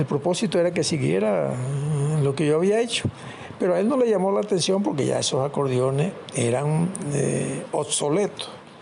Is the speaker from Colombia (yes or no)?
yes; Villanueva, La Guajira, Colombia; born there; Nací en Villanueva, en una cultura muy vallenata. Mi entorno fueron … toda esa gente.